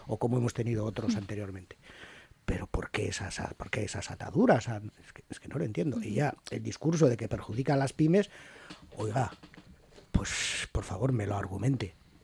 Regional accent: Mondragón, Basque Country, Spain; trabajé en Fagor Electrodomésticos en Mondragón, en mi pueblo. Bueno, en mi pueblo. El pueblo donde yo nací.

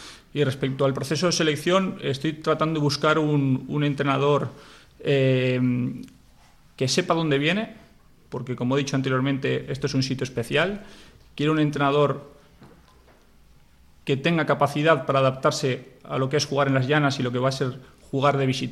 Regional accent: Bilbao, Basque Country, Spain; Salí hace un tiempo de Bilbao para afrontar retos deportivos lejos de mi casa, como fue el club del Algeciras Club de Fútbol. Y bueno, pues vuelvo a Bilbao, a una tierra ya conocida que siempre me ha recibido con los brazos abiertos

